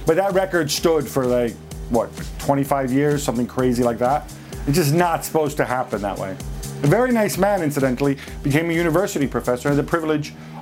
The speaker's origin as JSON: {"language": "English", "region": "England", "country": "United Kingdom", "said": "I'm English."}